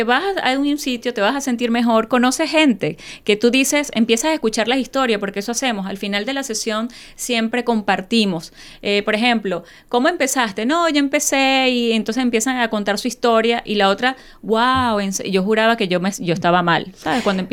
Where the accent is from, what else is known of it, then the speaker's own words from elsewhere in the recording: Venezuela; yo soy la única de Sudamérica, por ejemplo, yo soy la única venezolana